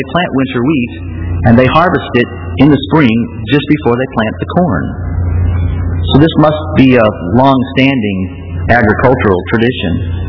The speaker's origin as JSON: {"language": "English", "town": "Bridgeton", "region": "Missouri", "country": "United States", "tie": "born or raised there", "said": "It's kind of interesting, where I grew up in St. Louis, not far away in Hazelwood, which I grew up in Bridgeton, maybe 3 or 4 miles away in the suburbs, was the world headquarters of the United Pentecostal Church."}